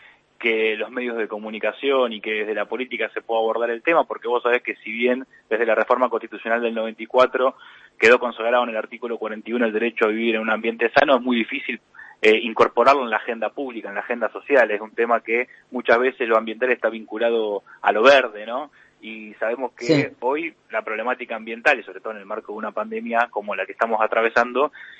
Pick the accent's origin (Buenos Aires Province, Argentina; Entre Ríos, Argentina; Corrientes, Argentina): Buenos Aires Province, Argentina; Avellaneda; yo soy de Avellaneda, por ejemplo